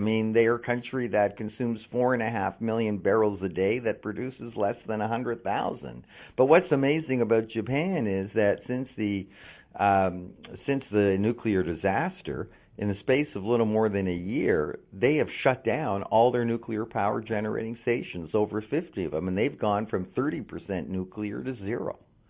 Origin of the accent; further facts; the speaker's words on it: Toronto, Ontario, Canada; Now, in Toronto, my hometown, the new mayor couldn't even live with a $65 tax on car ownership